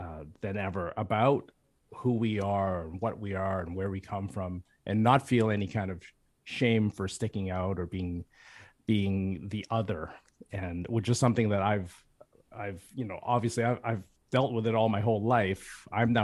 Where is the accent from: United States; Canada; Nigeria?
Canada; I'm both Canadian, North American, and I'm also Chinese.